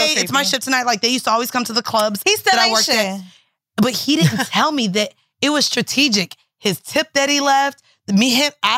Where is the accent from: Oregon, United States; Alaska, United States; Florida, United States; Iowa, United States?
Florida, United States; Orlando; now in New York, United States; I was like, Of course, I'm fucking from Orlando. I'm in New York.